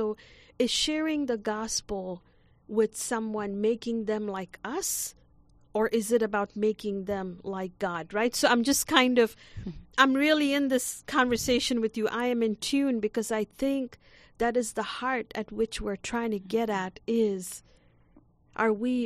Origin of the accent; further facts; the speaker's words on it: India; I am from India.